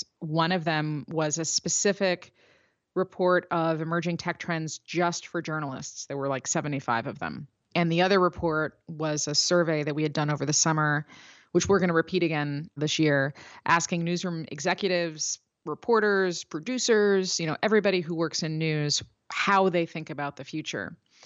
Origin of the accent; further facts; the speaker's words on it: Chicago, Illinois, United States; like I'm from Chicago. So the Chicago Tribune, you know, and the, what used to be called the Hammond Times had all of these sort of smaller micro editions that would go out to different local communities.